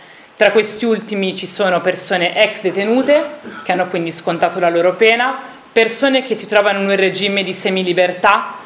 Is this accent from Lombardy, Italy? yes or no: yes; Milan, Lombardy, Italy; io vengo da Milano e queste realtà sono veramente rare in una città così grande